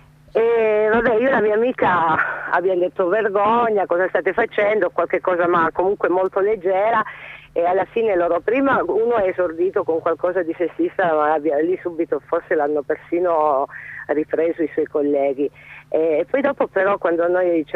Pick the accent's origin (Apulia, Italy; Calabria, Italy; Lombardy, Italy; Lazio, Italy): Calabria, Italy; Sono molto fiera perché io sono calabrese.